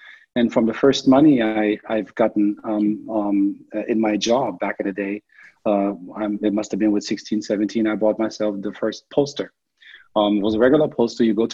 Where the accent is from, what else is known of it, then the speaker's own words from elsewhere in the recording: Germany; also born or lived in New York / Chicago; I'm born and raised in Germany, though my family, my father is black. He's from the States. He's from Virginia. And so I had the pleasure of going back and forth. I lived in the States for some time.